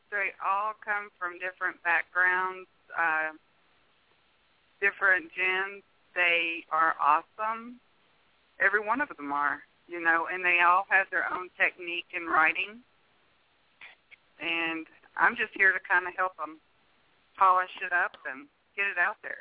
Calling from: Wyoming, United States; I'm actually calling from Wyoming, and I guarantee you it is colder here than there.

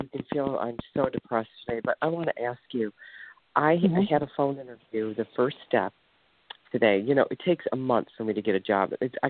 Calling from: Ohio, United States

